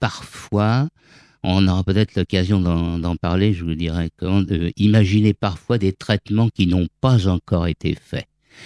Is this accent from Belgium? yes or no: no; Paris, Île-de-France, France; born there; je suis né avenue Junot à Montmartre, dans le 18e arrondissement.